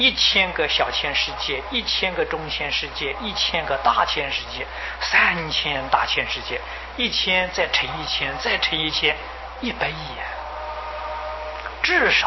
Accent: China; 这个地势就是忉利天主。我们中国人称为玉皇大帝

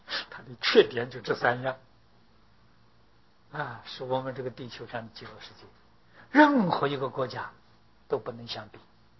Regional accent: Taiwan; 苦啊，啊，比我们台湾人苦啊

